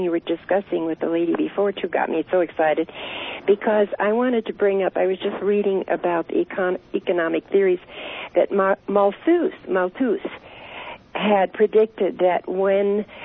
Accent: Ojo Caliente, New Mexico, United States; a friend of mine wants me to say on the air that I'm not really from Santa Fe. I'm from Ojo Caliente, the land of five mineral springs.

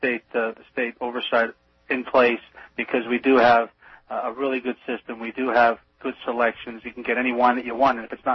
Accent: Pennsylvania, United States; I'm from Berks County in Pennsylvania. I'm from Berks County, PA

